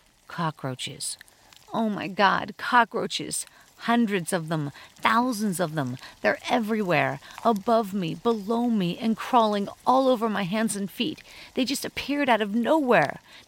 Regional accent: Pittsburgh, Pennsylvania, United States; So, I'm from Pittsburgh, Pennsylvania. It's in the Midwest, just south of New York.

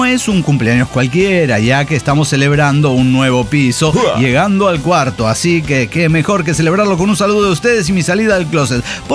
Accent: Colombia; Pues soy colombiana y ya ustedes tienen unos códigos narrativos bien peculiares.

